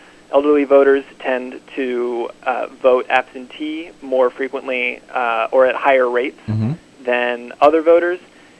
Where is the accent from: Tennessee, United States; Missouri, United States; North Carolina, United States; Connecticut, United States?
North Carolina, United States; And I come from North Carolina, and so we see this across a lot of Republican-led states.